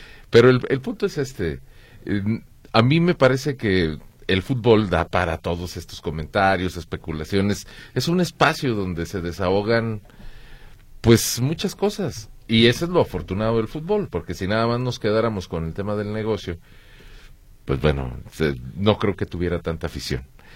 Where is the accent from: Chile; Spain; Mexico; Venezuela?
Mexico; Guadalajara, Jalisco; como habitante de la ciudad, que las Chivas hayan perdido así. Me lo lamento como tapatío